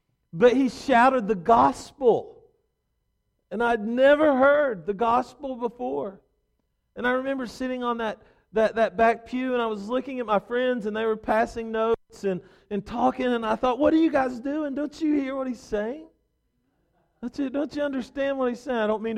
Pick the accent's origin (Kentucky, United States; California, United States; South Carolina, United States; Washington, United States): Kentucky, United States; and I'm from Kentucky, in eastern Kentucky.